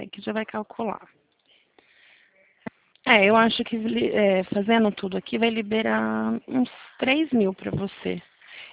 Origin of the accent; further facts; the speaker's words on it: Porto Ferreira, São Paulo, Brazil; Eu sou do estado de São Paulo, interior. Conhece Porto Ferreira?